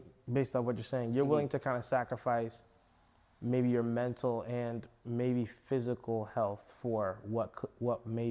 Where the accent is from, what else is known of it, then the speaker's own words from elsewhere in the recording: Nigeria; I'm Nigerian.